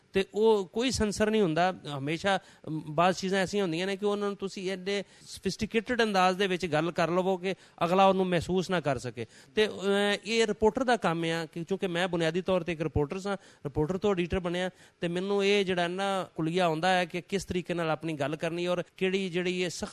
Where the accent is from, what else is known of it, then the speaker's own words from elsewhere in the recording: Lahore, Punjab, Pakistan; ਇਹਦੇ ਕੋਈ ਸ਼ੱਕ ਨਹੀਂ ਜੀ ਕਿ ਅਸੀਂ ਲਾਹੌਰੀ ਹਾਂ, ਲੇਕਿਨ ਲਾਹੌਰ ਦਾ ਜਿਹੜਾ ਅਸਰ ਰੰਗ ਹੈ ਨਾ ਉਹ ਸਾਡੇ 'ਤੇ ਨਹੀਂ ਚੜਿਆ, ਕਿਉਂਕਿ ਅਸੀਂ ਲਾਹੌਰ ਦੀ ਇੱਕ ਪਸਮਾਨਦਾ ਇਲਾਕੇ 'ਚ ਨਵਾਹੀ ਇਲਾਕੇ 'ਚ ਰਹਿੰਦੇ ਸਾਂ ਅਤੇ ਉਹ ਇੱਕ ਪੇਂਡੂ ਬੈਕਗਰਾਊਂਡ ਜਿਹੜਾ ਆ ਉਹ ਹੀ ਜ਼ਿਆਦਾ ਡੋਮੀਨੇਟ ਕਰਦਾ ਆ।